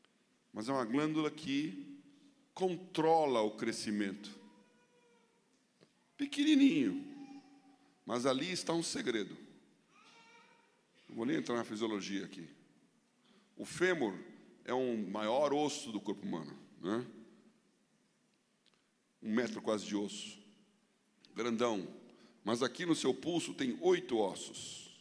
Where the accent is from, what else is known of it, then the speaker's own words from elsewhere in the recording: Brazil; Falei: eu sou do Brasil. Isso em inglês, né? Eu sou do Brasil.